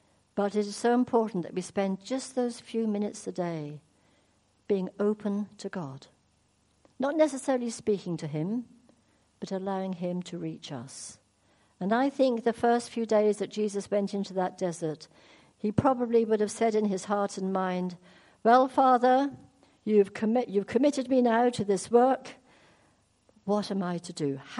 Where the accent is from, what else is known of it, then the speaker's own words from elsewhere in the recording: South West England, United Kingdom; accent: Devon; I come from Devon, and when I speak Devon, people think I'm a bit thick.